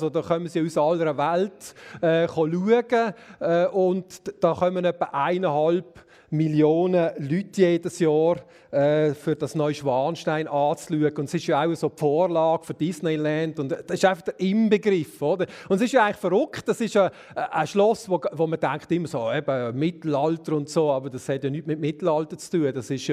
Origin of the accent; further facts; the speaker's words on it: Switzerland; bei uns in der Schweiz so viele zerfallene Burgen vorhanden sind